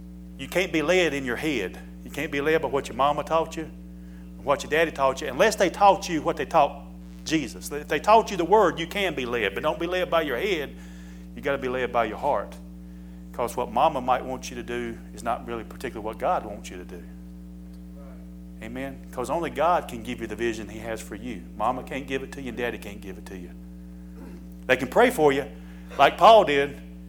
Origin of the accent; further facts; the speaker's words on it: Mooresville, North Carolina, United States; Sometimes I wonder, I was born and raised in Mooresville. Why am I attending church in Concord?